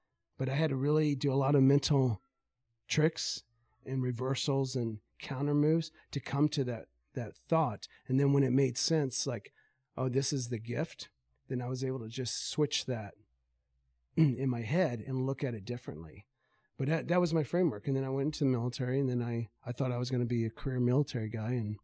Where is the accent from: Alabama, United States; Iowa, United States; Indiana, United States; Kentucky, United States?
Indiana, United States; Oh, so I grew up in Indiana, middle of Indiana. I was the son of a fundamentalist Baptist preacher.